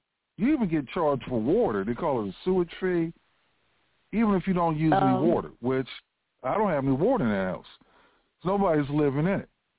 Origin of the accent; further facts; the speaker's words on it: Washington, District of Columbia, United States; I'm originally from Washington, D.C., and I still have a house in Washington, D.C.